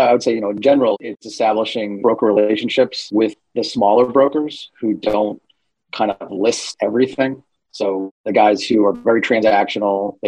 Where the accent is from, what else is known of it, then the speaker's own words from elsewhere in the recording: Boston, Massachusetts, United States; I'm from Boston, Massachusetts. I live on the South End, work on out of the Back Bay